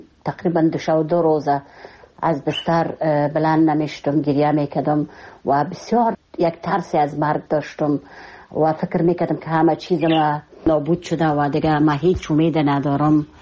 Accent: Kabul, Afghanistan; فکر میکردم خودم داخل وطنم و با مردم، با مو کوچه های کابل و با مو مردم کابل و با مو مردم وطنداره خود احساس میکردم

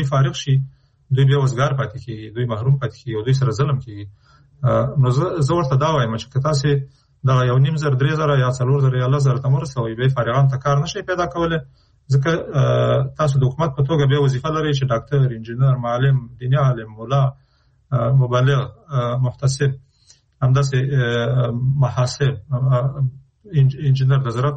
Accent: Afghanistan; نو چون موږ د افغانستان خلک یو، د افغانستان په هر فرد که هغه نظام کې که بیرون د نظام یې موږ پې مکلفیت لرو

